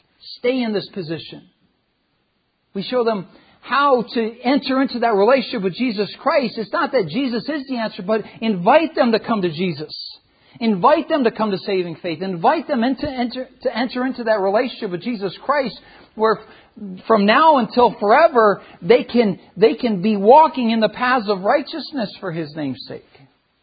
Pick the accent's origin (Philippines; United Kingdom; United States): Philippines; growing up in the Philippines, when we'd be out in the cities